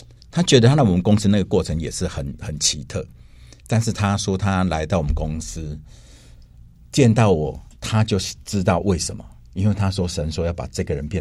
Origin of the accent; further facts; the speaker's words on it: Xihu, Changhua County, Taiwan; 我老家在彰化西湖